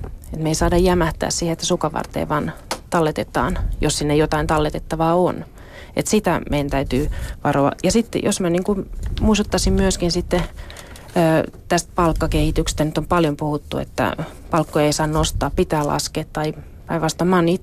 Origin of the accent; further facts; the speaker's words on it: Lohja, Uusimaa, Finland; also born or lived in Pyhäjärvi / Outokumpu; now in Espoo, Finland; lapsuuteni elin Lohjalla ja Lohjan ympäristössä silloisessa maalaiskunnassa nykyistä Suurlohjaa. Kansakoulun kävin siellä Oulun läänin Pyhäjärvellä ja jatkoin sitä sitten Outokummussa. Ja kyllä mä suurimman osan elämästäni on kuitenkin asunut Espoossa